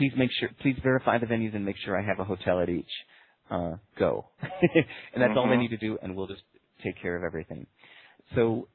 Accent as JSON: {"language": "English", "town": "Chicago", "region": "Illinois", "country": "United States", "tie": "born or raised there", "also_born_or_lived": "New York / Portland", "lives_now": "Singapore", "said": "the way that I grew up in Chicago, then moved to New York, and then Portland, Oregon."}